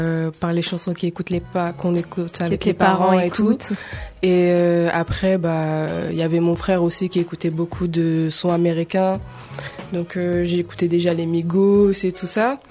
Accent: Paris, Île-de-France, France; moi je viens de Paris, Paris 11, La Roquette, Sedaine, Bastille, La Tume, on connaît.

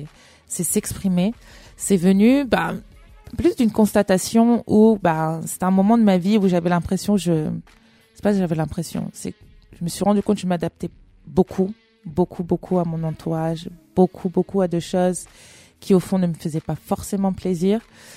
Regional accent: Cameroon; Mais après, dans le fond, je suis camerounaise. Faut savoir qu'au Cameroun, le français, l'anglais, c'est les langues officielles.

